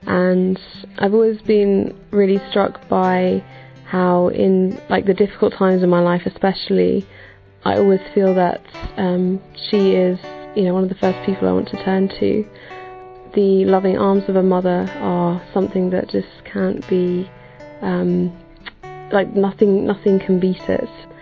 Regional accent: London, United Kingdom; I am from London and I'm 22 years old.

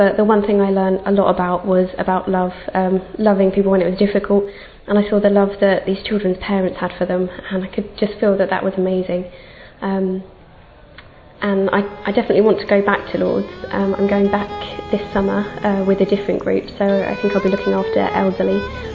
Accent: England, United Kingdom; I'm from England and I've just turned 25.

